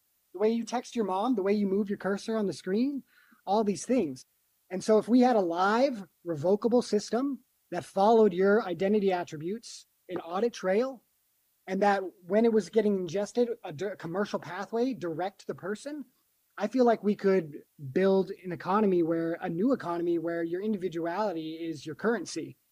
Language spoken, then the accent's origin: English; Wyoming, United States; I come from the country. I'm from Wyoming.